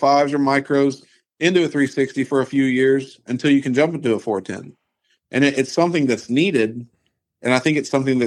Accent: Oklahoma, United States; You know, but we're from Oklahoma, so ASCS, like you said, has always been kind of the thing.

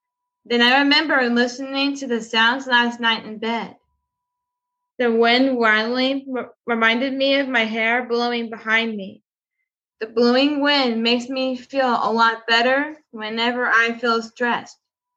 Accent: Texas, United States; I grew up in Fort Bend County. Went to high school at The Hub, Houston

